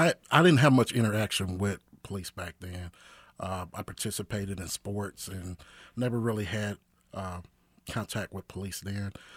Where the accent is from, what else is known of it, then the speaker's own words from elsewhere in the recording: Kansas City, Kansas, United States; I grew up in the northeast area of Kansas City, Kansas, in Gateway Plaza Homes off of Fifth Street.